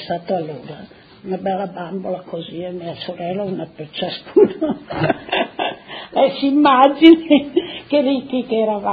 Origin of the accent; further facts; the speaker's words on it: Pozzuolo del Friuli, Friuli-Venezia Giulia, Italy; born there; moved away; Sono nata a Samarden, che la mia famiglia è sotto il comune di Pozzuolo, diciamo, no?